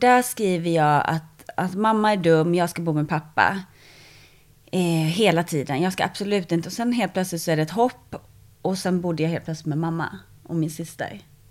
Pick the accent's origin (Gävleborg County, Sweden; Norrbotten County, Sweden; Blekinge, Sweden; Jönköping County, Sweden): Blekinge, Sweden; Eringsboda; egentligen så är jag uppväxt i ett litet samhälle som heter Eringsboda, som ligger in the middle of nowhere, och där bor typ 1000 pers.